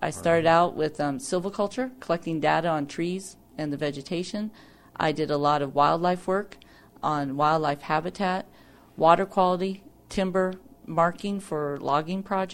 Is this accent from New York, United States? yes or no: no; Clarkston, Washington, United States; born there; I was born in Clarkston, Washington, and actually I grew up moving all around the United States. My father worked for the Forest Service.